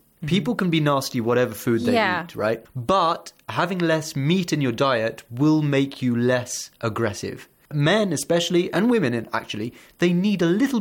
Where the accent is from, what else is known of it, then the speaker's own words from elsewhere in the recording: India; I'm originally from India as well